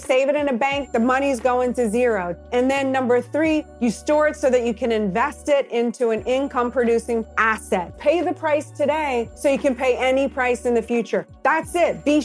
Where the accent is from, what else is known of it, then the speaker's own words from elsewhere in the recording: New Orleans, Louisiana, United States; Well, I grew up in New Orleans, Louisiana, You know, I had a really great childhood.